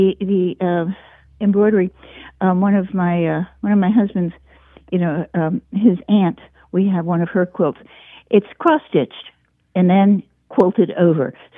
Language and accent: English; New York City, New York, United States; also born or lived in Fort Lauderdale, United States; now in Eddyville, United States; I live here in Eddyville, Kentucky. I'm originally from New York City, but I took the long route through Fort Lauderdale, Florida for many, many years, where I met my husband